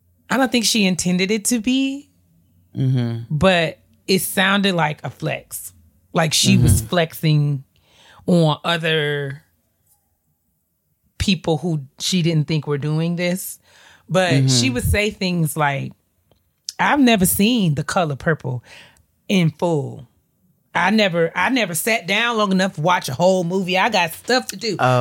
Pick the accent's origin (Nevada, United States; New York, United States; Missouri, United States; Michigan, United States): New York, United States; My cousin Ebony, you know, she grew up in Tennessee, I grew up in New York, so we didn't grow up around each other